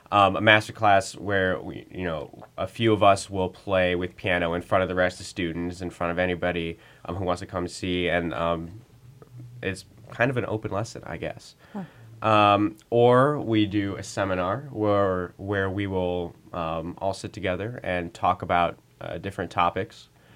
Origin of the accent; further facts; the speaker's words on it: Hudson, Ohio, United States; now in Houston, United States; So I grew up in Hudson, Ohio, actually